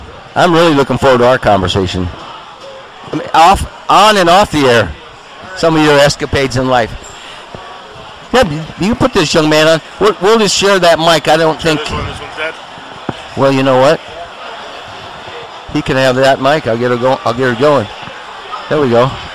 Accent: Iowa, United States; Remember, I'm from Iowa.

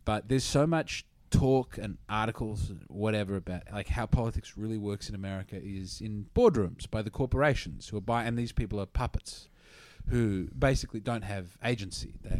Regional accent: Australia; Australia.

